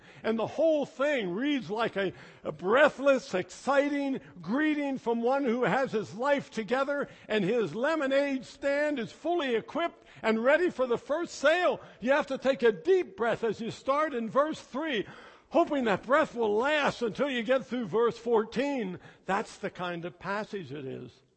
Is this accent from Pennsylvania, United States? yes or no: yes; Pennsylvania, United States; even though I'm from Pennsylvania.